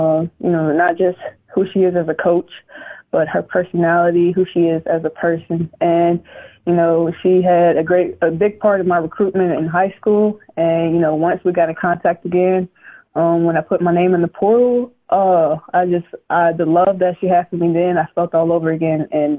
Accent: Alabama, United States; since I'm from the South and I'm from Alabama, it used to be the Atlanta Dream.

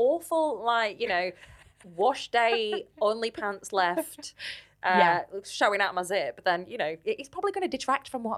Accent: Bradford, Yorkshire and the Humber, United Kingdom; now in Leeds, United Kingdom; Yeah, so I'm from Bradford. I live in Leeds, but I'm from Bradford and I'm so proud of it.

